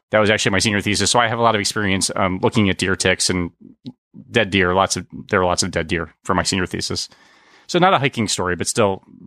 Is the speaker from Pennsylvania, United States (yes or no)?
yes; York, Pennsylvania, United States; where I grew up in York, Pennsylvania, hunting season was a big thing, specifically white-tailed deer.